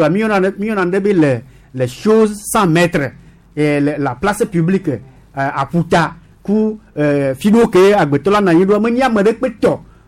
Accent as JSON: {"language": "French", "country": "Togo", "said": "il faut être clair avec vous je suis togolais"}